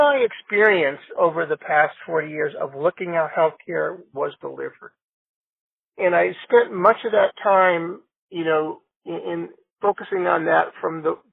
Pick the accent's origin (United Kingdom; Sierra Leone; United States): Sierra Leone; I grew up in Sierra Leone, West Africa. My parents were both working there.